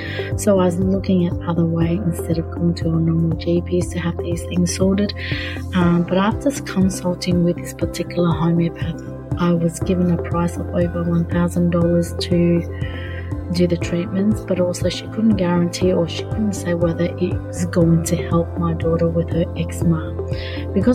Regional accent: Perth, Western Australia, Australia; I'm from Perth, WA, Australia.

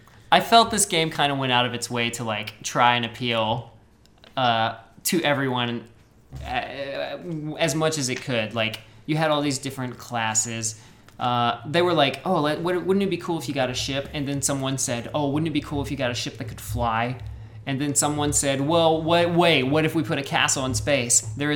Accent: United States; I'm from America, and we say Bahamut.

